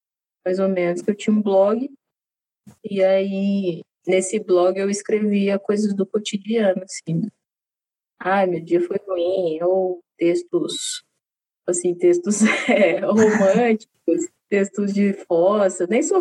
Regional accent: Minas Gerais, Brazil; Eu sou mineira. Tenho 28 anos, sou escritora, moro aqui no interior de Minas Gerais, sou negra, lésbica, caminhoneira

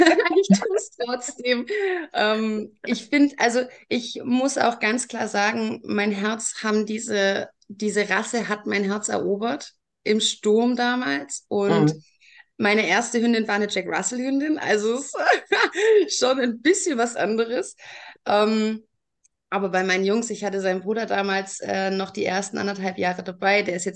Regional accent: Baden-Württemberg, Germany; Also ich komme aus dem Raum Stuttgart

